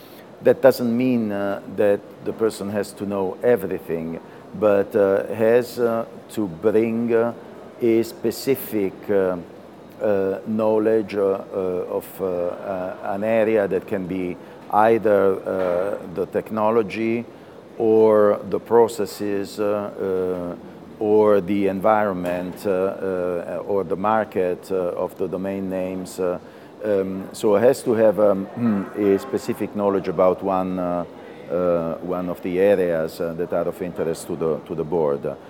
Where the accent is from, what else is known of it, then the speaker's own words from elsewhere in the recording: Italy; I come from Italy.